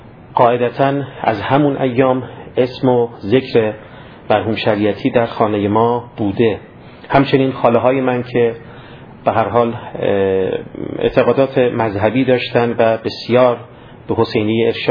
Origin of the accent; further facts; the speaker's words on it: Iran; من خب در خانواده مذهبی به دنیا آمدم و بزرگ شدم. در ایران هم در مدرسه و دبیرستان نیکان درس می‌خواندم تا دیپلم گرفتم.